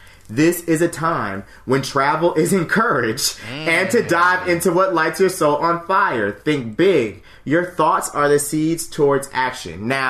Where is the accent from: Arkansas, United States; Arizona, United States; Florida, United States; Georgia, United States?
Georgia, United States; also born or lived in New York; Listen, so my family, I was raised in Georgia. I was born in New York, but raised down south. My family's still down south.